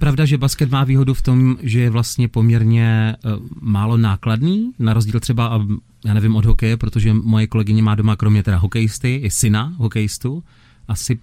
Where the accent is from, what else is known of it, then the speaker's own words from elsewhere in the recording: Opava, Moravian-Silesian Region, Czechia; born there; Než si tedy zakotvil mimochodem v mém rodném městě, do Opavy se určitě ještě podíváme